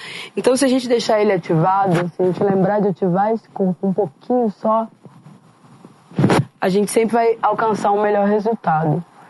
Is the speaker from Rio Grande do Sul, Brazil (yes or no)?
yes; Pelotas, Rio Grande do Sul, Brazil; Eu sou gaúcha do Rio Grande do Sul. Eu sou de Pelotas, venho de uma vila chamada Pestano.